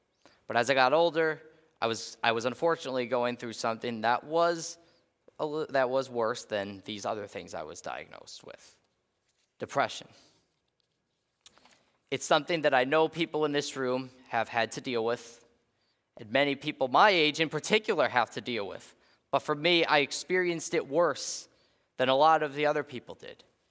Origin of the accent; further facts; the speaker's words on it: Westmont, Illinois, United States; born there; I was born in 2004 in Westmont, Illinois, which is a suburb of Chicago.